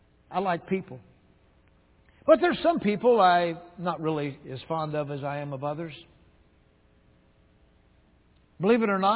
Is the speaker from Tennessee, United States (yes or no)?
yes; Tennessee, United States; now in Ohio, United States; It didn't get any better when we came from Tennessee to Ohio.